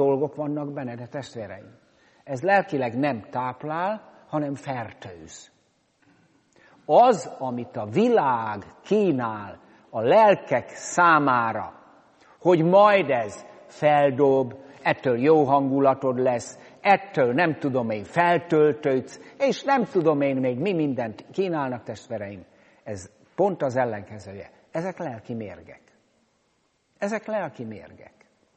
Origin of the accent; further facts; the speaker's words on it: Kölcse, Szabolcs-Szatmár-Bereg, Hungary; now in Szeged, Hungary; én még falun nőttem fel, Kölcsébe való vagyok, édesapám ott volt 37 évig lelkész, viccesen azt szoktam mondani, a beszédem is elárul engem.